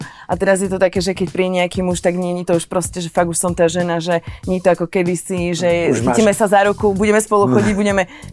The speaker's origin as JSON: {"language": "Slovak", "town": "Dubnica nad Váhom", "region": "Trenčín Region", "country": "Slovakia", "tie": "born or raised there", "said": "Tak pochádzam z Dubnice nad Váhom. Narodila som sa v Ilave, to je hneď pri Dubnici."}